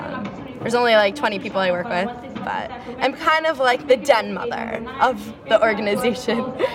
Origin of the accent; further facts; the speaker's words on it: New York, United States; We grew up together in New York, so I'm really excited to go have a good time with her.